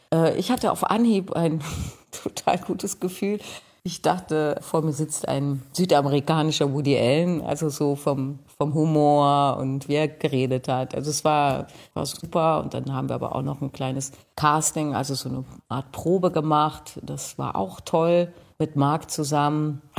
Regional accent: Cloppenburg, Lower Saxony, Germany; Ich komme ja aus Kloppenburg, nicht wahr?

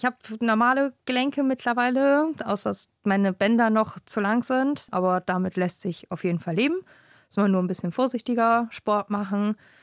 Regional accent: Virginia, United States; Wir kommen aus den Südstaaten, aus Virginia, haben da ein kleines Haus.

